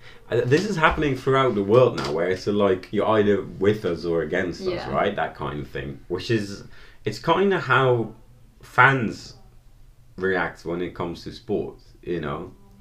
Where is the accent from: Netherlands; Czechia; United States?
Netherlands; So, like, obviously, I'm from Holland